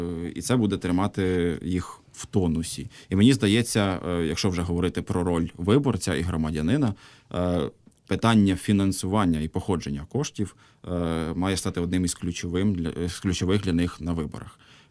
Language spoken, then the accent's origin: Ukrainian; Smila, Cherkasy Oblast, Ukraine; Я сам родом з Черкащини, постійно їжджу додому в місто Сміла